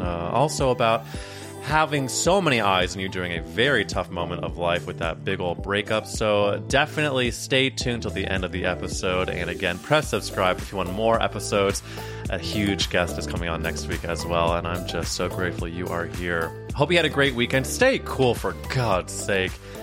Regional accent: Missouri, United States; I went on a trip with my family to a lake in Missouri, my home state.

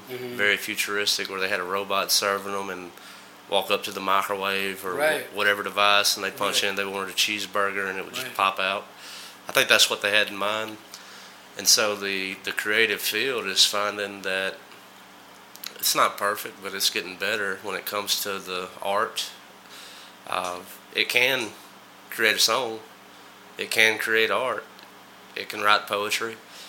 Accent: Alabama, United States; So, I'm from Alabama, and you're from Egypt.

